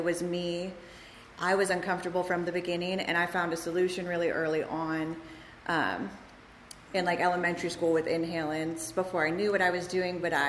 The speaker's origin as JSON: {"language": "English", "region": "Virginia", "country": "United States", "said": "I'm from Virginia, so start in the middle and just would."}